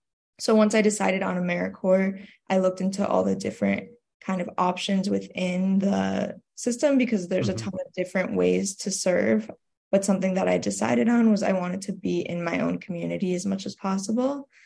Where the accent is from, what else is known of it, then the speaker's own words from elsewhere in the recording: Chicago, Illinois, United States; But I grew up in Chicago, so born and raised in the city.